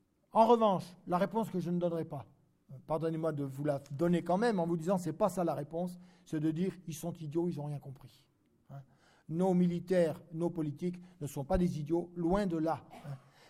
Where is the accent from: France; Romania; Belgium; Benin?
France; on se relèvera, car nous sommes Français